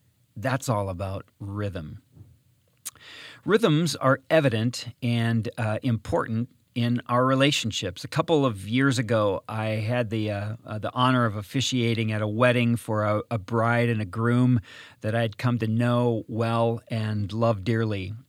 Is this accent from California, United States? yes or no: no; Oak Harbor, Washington, United States; I grew up in the Pacific Northwest on Whidbey Island in Oak Harbor, Washington.